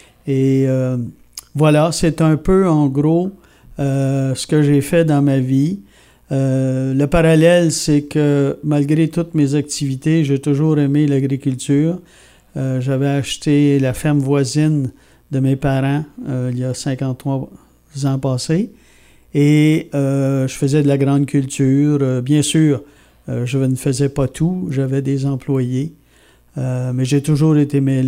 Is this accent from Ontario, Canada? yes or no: yes; Gagnon, Ontario, Canada; Bien, je suis né à Limoges. Effectivement, je suis né à Gagnon, qui était à l'époque une petite communauté entre Limoges et Casseman. C'était un village complet. Maintenant, j'ai grandi sur une ferme laitière.